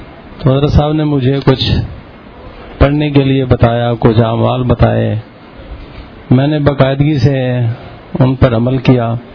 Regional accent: Mailsi, Punjab, Pakistan; میرا تعلق میلسی سے ہے. … اور میرا تعلق میلسی سے ہے.

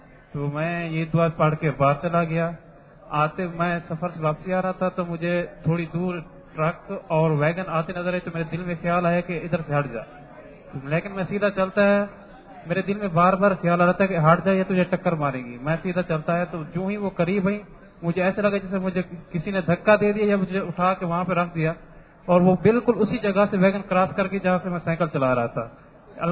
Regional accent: Daira Din Panah, Punjab, Pakistan; میرا تعلق دار الدین پناہ سے ہے.

